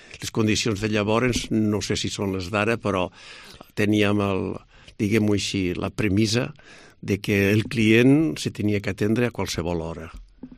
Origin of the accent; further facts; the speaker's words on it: Lleida, Catalonia, Spain; born there; A Lleida, l'any 1946.